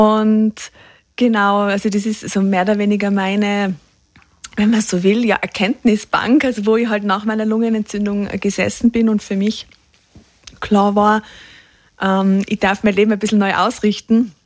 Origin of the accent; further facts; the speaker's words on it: Tyrol, Austria; Und ich habe damals wirklich diese Schönheit eigentlich entdeckt, in der ich leben darf. Und wir alle da in Tirol.